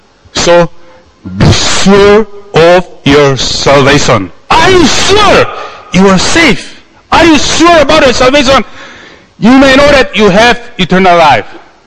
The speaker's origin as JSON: {"language": "English", "country": "India", "second_language": "English", "said": "I'm from India. Do I look like Indian? But I'm from India."}